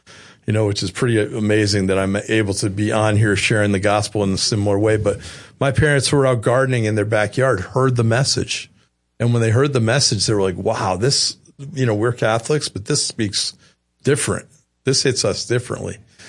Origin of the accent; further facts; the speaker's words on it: Maryland, United States; We are from Maryland, and there's a little place called Crofton, Maryland, which is just down